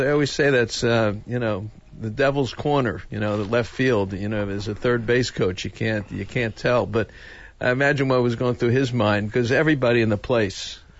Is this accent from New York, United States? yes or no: yes; New York, United States; now in California, United States; You know, I grew up in New York, and, you know, the only fruit I ever had was out of a can.